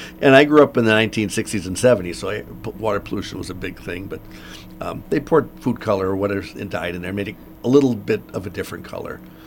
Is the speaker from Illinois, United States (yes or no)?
yes; Illinois, United States; When I was a kid, and I grew up near Chicago, that was always a big